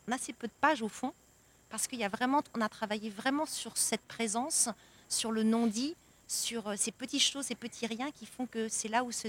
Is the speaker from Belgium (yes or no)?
yes; Belgium; je suis belge aussi